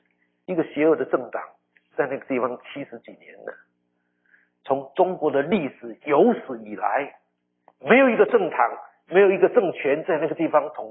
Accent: Taiwan; 我台湾人在骂自己台湾人啊，很可怕

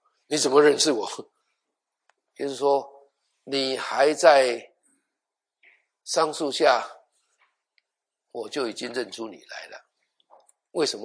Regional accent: Taiwan; 我小的时候在屏东，在高雄哈。有一个屏东是在南部啦。

